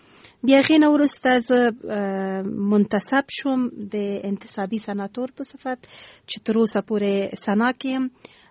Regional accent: Kabul, Afghanistan; born there; زه د افغانستان یم، ماته هیڅ فرق نه لري، خو په هر صورت باندې بیا هم یو ولایت پورې اړه نیسو. زه د اصلا پلار مې د خوست ده، مور مې د پکتیا ده، او زه په خپله کابل کې زیږیدلی یم

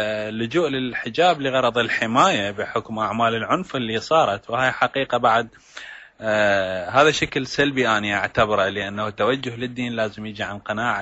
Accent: Iraq; وفي بلد مثل بلدنا العراق اللي مر بما مر به

